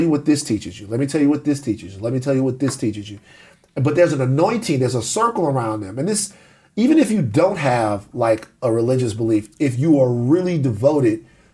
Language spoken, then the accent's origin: English; the South, United States; I'm from the South.